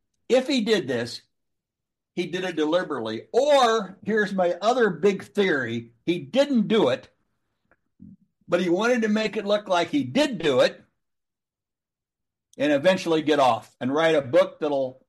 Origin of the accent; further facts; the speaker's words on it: St. Joseph, Missouri, United States; born there; I was born on November 22nd, not in Kansas City, by the way, St. Joseph, Missouri.